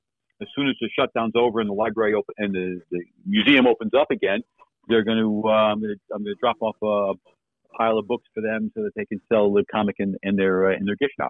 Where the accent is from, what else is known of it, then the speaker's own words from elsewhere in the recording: Fairfield, Connecticut, United States; Gustav Whitehead was a real life person who lived in my hometown of Fairfield, Connecticut, and flew 2 years before the Wright brothers did.